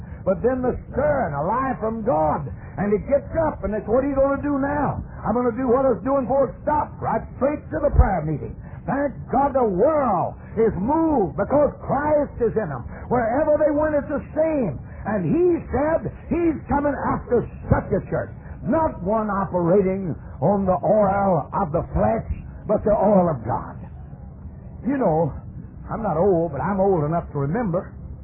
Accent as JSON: {"language": "English", "region": "Texas", "country": "United States", "tie": "born there", "said": "I was born in Texas."}